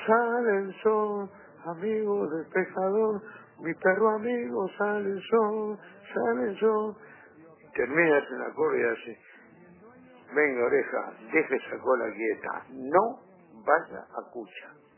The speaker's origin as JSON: {"language": "Spanish", "region": "Montevideo", "country": "Uruguay", "tie": "born or raised there", "said": "adoro Cerrito de Victoria, el barrio de la Mondiola, donde yo nací, donde jugué con los perros"}